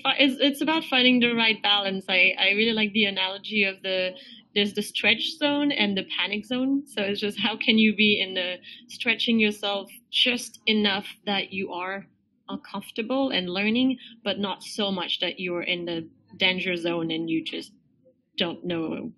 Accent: Paris, Île-de-France, France; also born or lived in London; now in United States; So I'm originally from Paris, France. I lived in London for a little bit and then moved to the US 8 years ago

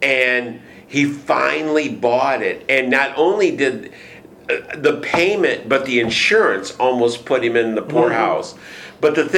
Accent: Michigan, United States; moved away as an adult; I was stupid. I came from Michigan. I'm not from here. It was an economic migration. I wanted a job. There was no jobs unless I wanted to continue to pig farm in Michigan.

